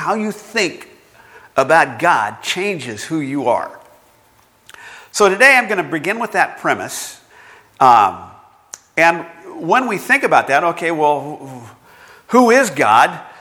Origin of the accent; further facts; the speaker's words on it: Bakersfield, California, United States; and where I grew up in Bakersfield back then, they had a lot of basketball teams in high school.